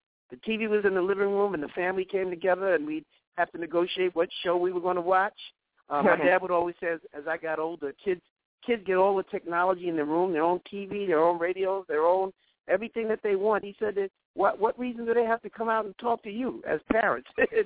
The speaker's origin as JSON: {"language": "English", "town": "Brooklyn", "region": "New York", "country": "United States", "tie": "born or raised there", "also_born_or_lived": "Queens", "said": "growing up in Brooklyn until I was about 12 years old before my family moved to Queens."}